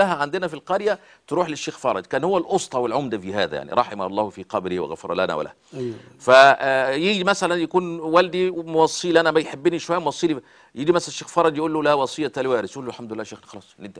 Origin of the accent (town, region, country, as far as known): Upper Egypt, Egypt